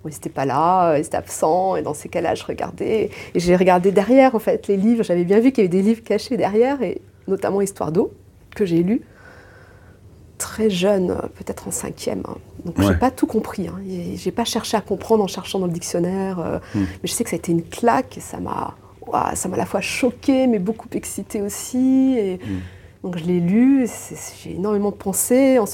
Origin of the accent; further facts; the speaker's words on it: Paris, Île-de-France, France; Et je suis parisienne.